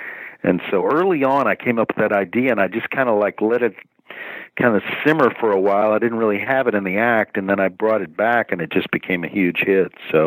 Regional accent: Dallas, Texas, United States; I grew up in Dallas, yeah, Dallas, Texas, yeah.

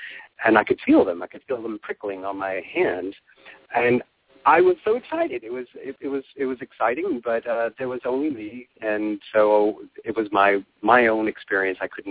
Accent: Texas, United States; So I grew up in Texas, outside of Houston, and I got involved in the dance, thankfully, and made it to New York.

